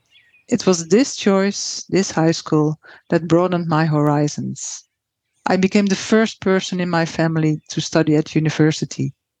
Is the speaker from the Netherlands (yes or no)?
yes; Boskoop, South Holland, Netherlands; I grew up in Boskoop in the Netherlands. My family had a small business, a tree nursery.